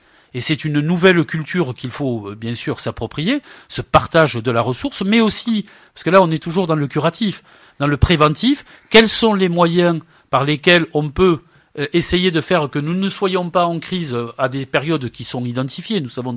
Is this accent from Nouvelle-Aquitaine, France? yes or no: no; Carcassonne, Occitanie, France; Je suis né dans l'Aude, j'ai grandi à Carcassonne et dans la Montagne Noire